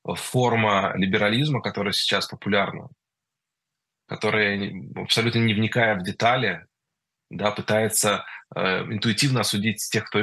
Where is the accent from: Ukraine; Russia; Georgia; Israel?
Israel; я ему сказал, вопреки всем правилам, что я из Израиля